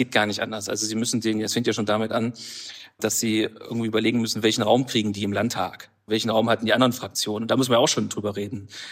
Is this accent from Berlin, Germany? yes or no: no; Weimar, Thuringia, Germany; darf da meine Heimat in Weimar vertreten.